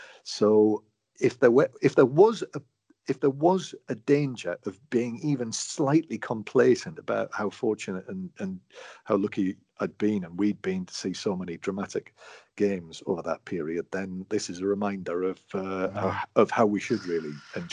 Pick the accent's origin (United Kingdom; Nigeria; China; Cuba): United Kingdom; England; you know, I am English. I'm therefore, as an Englishman, I want England to do well in a tournament.